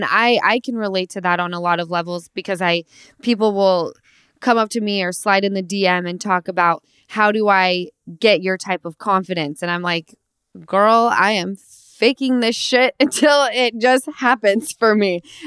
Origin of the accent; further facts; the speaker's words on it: Utah, United States; now in Los Angeles, United States; I'm originally from Utah, but I live in LA, and it's just kind of a different vibe out here.